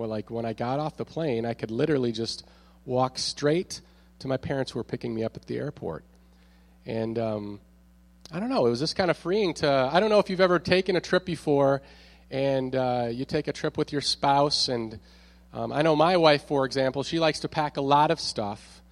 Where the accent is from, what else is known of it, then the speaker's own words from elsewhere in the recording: Minnesota, United States; and so I'm from Minnesota, and so I decided that I was going to go back home to Minnesota to go and visit her